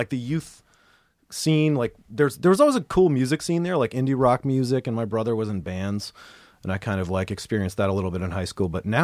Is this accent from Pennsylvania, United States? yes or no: yes; Pittsburgh, Pennsylvania, United States; Pittsburgh.